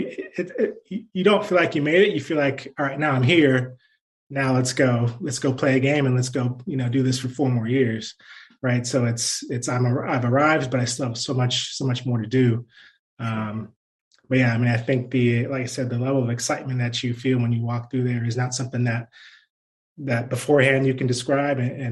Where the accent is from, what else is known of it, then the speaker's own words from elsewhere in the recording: San Francisco, California, United States; born there; I was born in San Francisco, so it all kind of felt like home despite it being real far away.